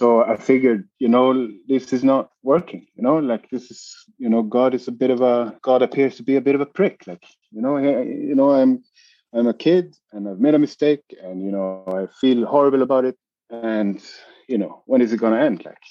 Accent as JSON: {"language": "English", "country": "Sweden", "said": "I am from Sweden."}